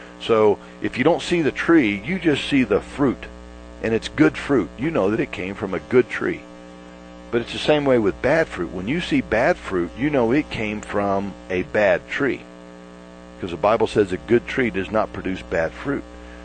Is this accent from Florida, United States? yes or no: yes; Florida, United States; You know, John, you're from Chicago. I'm from Florida.